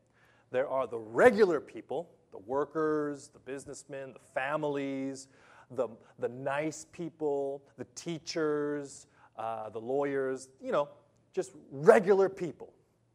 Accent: Los Angeles, California, United States; now in Japan; Okay, I grew up in Los Angeles, sunny Los Angeles. We have lots of beaches and palm trees.

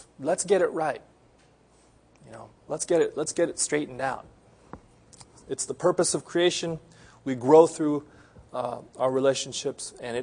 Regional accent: Los Angeles, California, United States; "Hey, hi, how you doing? … I'm from Los Angeles. It's nice to meet you.

